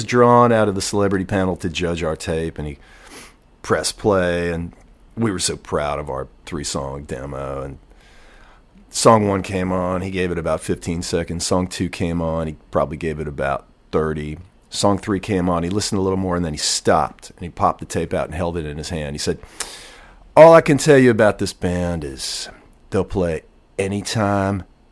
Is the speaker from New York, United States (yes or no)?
yes; New York City, New York, United States; born there; now in Texas, United States; I was born in New York.